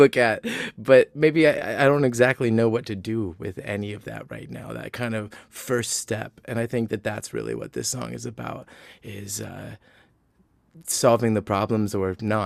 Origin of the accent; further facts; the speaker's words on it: Oberlin, Ohio, United States; No, I grew up actually in Northern Ohio, Oberlin, Ohio.